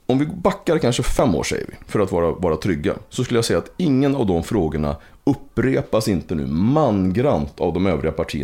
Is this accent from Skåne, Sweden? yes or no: no; Uppsala, Uppsala County, Sweden; Nej, jag är född och uppväxt i Gottsunda.